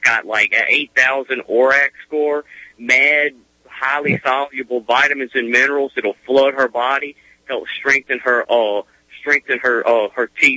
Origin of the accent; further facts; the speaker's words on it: Baton Rouge, Louisiana, United States; I'm not from Austin, but I'm from Baton Rouge. I live in Baton Rouge.